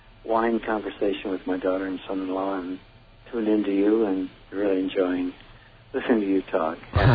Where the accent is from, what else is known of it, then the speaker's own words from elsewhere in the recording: Omaha, Nebraska, United States; I'm from Omaha.